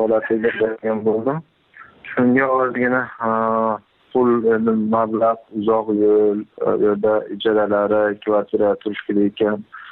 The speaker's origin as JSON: {"language": "Uzbek", "region": "Andijan Region", "country": "Uzbekistan", "tie": "born there", "said": "Andijon viloyatida tug'ilganman."}